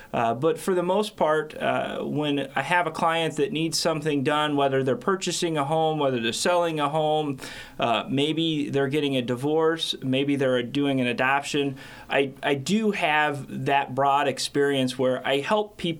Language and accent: English; New Sharon, Iowa, United States; that's my hometown. Although I didn't grow up in town, I grew up around town. I consider that my hometown.